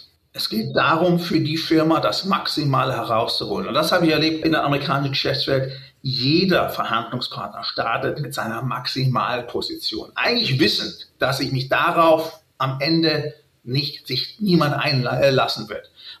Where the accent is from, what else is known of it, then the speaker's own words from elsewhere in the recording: Germany; dass ich mir eigentlich als Deutscher beleidigt fühlen könnte